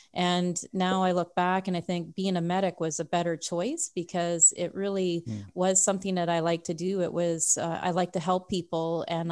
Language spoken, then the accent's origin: English; Saskatchewan, Canada; also born or lived in Calgary; I grew up in Saskatchewan and in Calgary. My dad was in the military